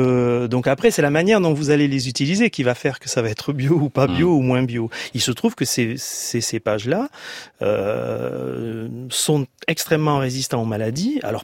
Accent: Occitanie, France; On est originaire des Cévennes

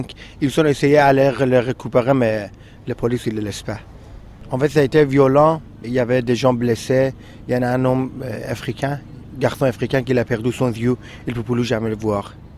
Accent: Afghanistan; now in Calais, France; J'ai 21 ans, je viens d'Afghanistan et ça fait un mois et une semaine que je suis à Calais avec mon frère.

